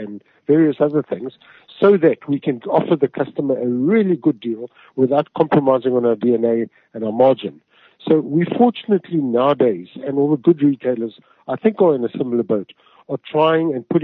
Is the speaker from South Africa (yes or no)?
yes; South Africa; You know, I'm a South African citizen.